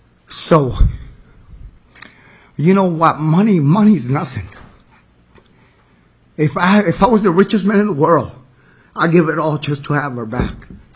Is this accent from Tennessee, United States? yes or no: no; Philadelphia, Pennsylvania, United States; also born or lived in Puerto Rico; I grew up in Philadelphia in a tough place. I'm Puerto Rican. I'm from Puerto Rico.